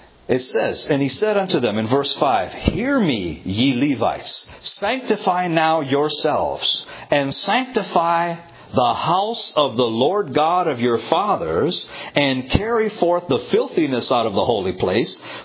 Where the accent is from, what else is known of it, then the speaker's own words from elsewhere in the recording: Toronto, Ontario, Canada; It's kind of like, I'm from Toronto, so I got to use this team.